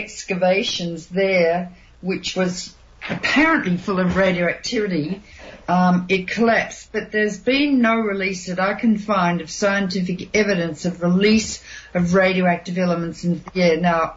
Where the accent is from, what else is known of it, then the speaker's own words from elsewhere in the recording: Australia; And that makes me very embarrassed as an Australian.